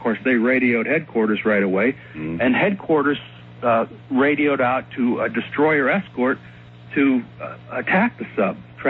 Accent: Tampa Bay, Florida, United States; as I grew up in Tampa Bay, one reoccurring story which always interested me was the story of the sunken German U-boat that was supposed to be sunk off Tampa Bay.

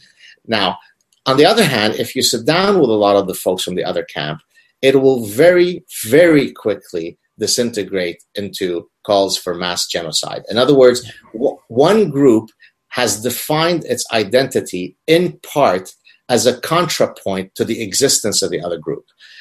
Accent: Lebanon; growing up in Lebanon, I tell you a very quick story. Where I'm maybe 10 years old.

